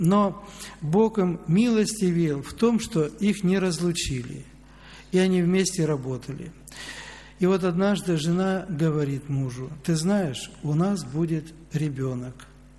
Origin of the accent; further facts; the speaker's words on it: Belarus; Ну и он услышал, что я с Белоруссии